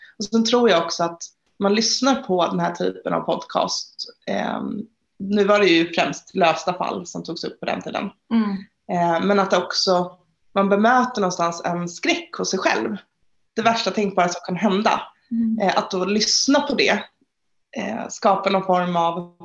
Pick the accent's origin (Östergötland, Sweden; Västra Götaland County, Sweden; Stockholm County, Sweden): Stockholm County, Sweden; accent: Stockholm; now in Malmö, Sweden; Ja, ni hör kanske att jag pratar stockholmska. Nerflyttad till Malmö sedan 2014.